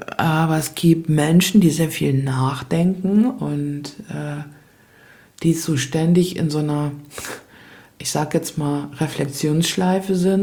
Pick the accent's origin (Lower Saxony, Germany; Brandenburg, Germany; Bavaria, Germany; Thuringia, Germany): Lower Saxony, Germany; ich komme aus Ostfriesland und bin gestern hierher geflogen